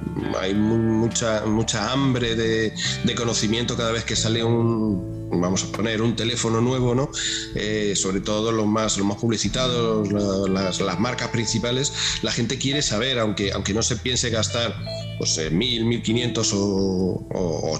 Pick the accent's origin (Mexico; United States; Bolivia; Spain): Spain; Madrid, Community of Madrid; born there; Estoy en el centro, estoy en Madrid. Nací en Madrid, Madrid y vivo en Madrid, sí.